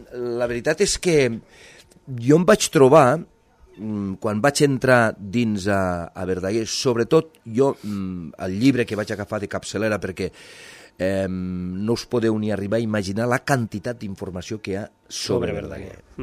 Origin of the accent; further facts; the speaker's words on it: La Fatarella, Catalonia, Spain; Jo provinc de la Fatarella, la família de ma mare són de la Fatarella, de la Terra Alta, i són carlistes.